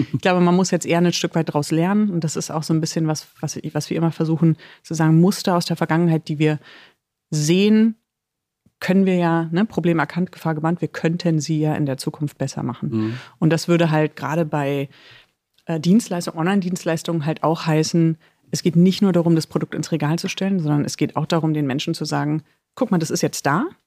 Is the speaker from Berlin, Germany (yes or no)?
yes; Berlin, Germany; Jetzt komme ich ja aus Berlin